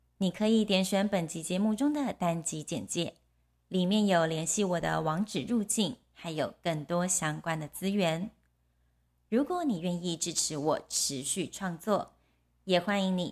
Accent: Taiwan; 就是因为我们都是台湾人嘛，就很兴奋

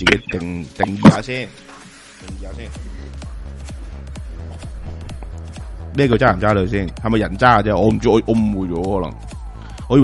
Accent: Hong Kong; 香港人啊嘛，我哋都香港人，我哋都理解啦

